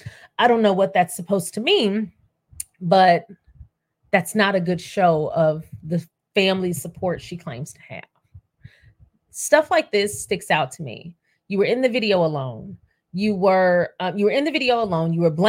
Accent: Texas, United States; And when I say tales, I'm from Texas.

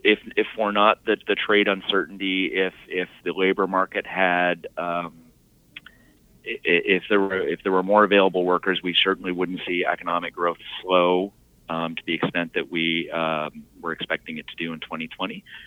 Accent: Canada; moved away as an adult; I am. I'm actually a dual citizen. So I did my undergraduate at the University of Ottawa, moved down to Boston to do my graduate work in economics at Boston College

